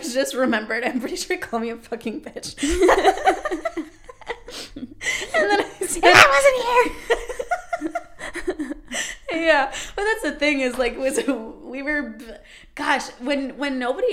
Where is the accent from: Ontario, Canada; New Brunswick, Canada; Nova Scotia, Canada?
Ontario, Canada; Toronto; You know, I came from Toronto.